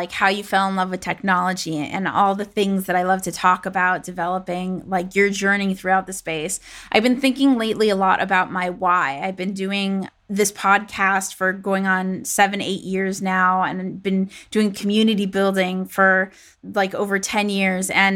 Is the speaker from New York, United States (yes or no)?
no; Los Angeles, California, United States; coming at us from my hometown, Los Angeles.